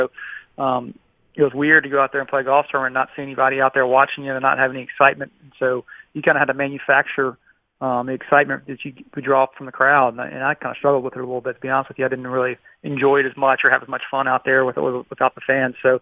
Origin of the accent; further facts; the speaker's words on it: Nashville, Tennessee, United States; host an event in Nashville, you know, obviously growing up here, never having a PGA Tour event in my hometown